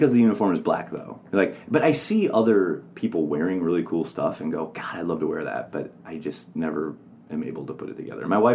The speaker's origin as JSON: {"language": "English", "region": "Wisconsin", "country": "United States", "said": "I'm from Wisconsin. I like beer. I like burgers."}